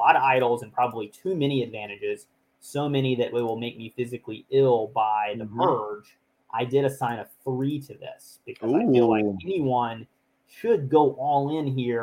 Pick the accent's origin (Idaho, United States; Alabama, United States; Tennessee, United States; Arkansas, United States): Alabama, United States; Yeah, so I'm from Alabama. So my family would have been much happier had I gone to Miami because they have a football team.